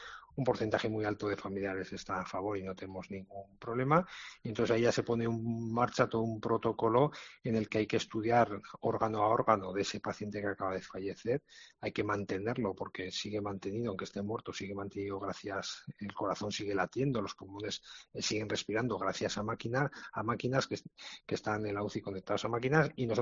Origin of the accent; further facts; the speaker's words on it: Navarre, Spain; Es un poco la distribución de nuestros centros de referencia como navarros.